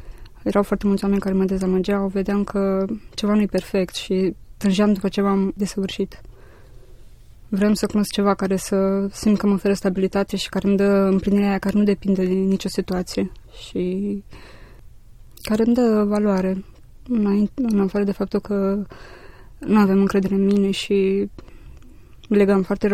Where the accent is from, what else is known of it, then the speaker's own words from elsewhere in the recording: Botoșani, Botoșani County, Romania; born there; M-am născut în Botoșani, într-o familie modestă și aș putea zice de oameni morali care m-au învățat mereu să mă închin unui Dumnezeu care poartă de grijă.